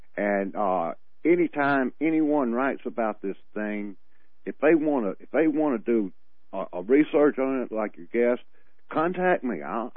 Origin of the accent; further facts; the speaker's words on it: New Orleans, Louisiana, United States; born there; In fact, I was born in New Orleans. And it hurts me to see New Orleans like it is.